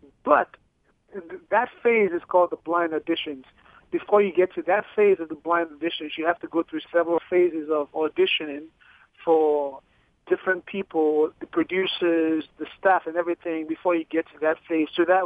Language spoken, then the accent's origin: English; Nigeria; born there; I'm actually from, I was born in Nigeria, in West Africa.